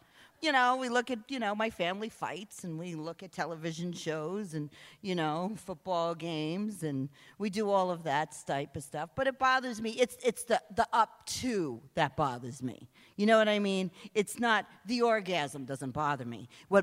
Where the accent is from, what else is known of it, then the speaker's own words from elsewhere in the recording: United States; That's what it's like being an Indian. They turn around and they say, oh, we didn't know there were so many Indians.